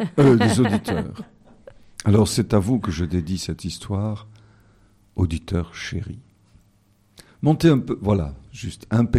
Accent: Marseille, Provence-Alpes-Côte d'Azur, France; C'est un conte japonais et je suis marseillais.

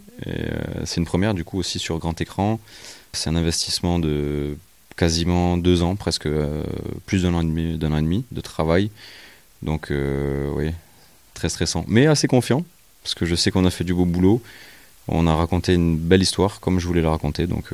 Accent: Marcoussis, Île-de-France, France; also born or lived in Martigues; Non, je ne suis pas né ici. Je suis né au bord de la mer, je suis né à Martigues, dans les Bouches-du-Rhône. Mais depuis que j'ai 6 mois, mes grands-parents ont construit une maison de vacances à Marcoussis.

